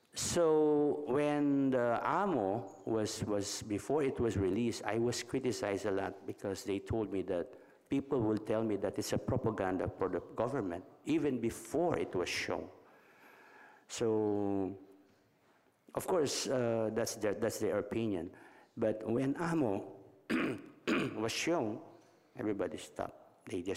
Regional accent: Philippines; as a Filipino and as a Filipino filmmaker, I would love my film to have a better and good reception in the Philippines, because this is about the Filipino people and the situation in our country.

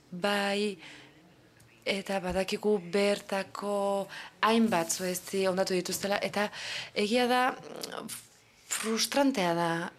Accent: Paraguay; ni Paraguaitik nator, hemen txe, nago. Paraguaitik nator

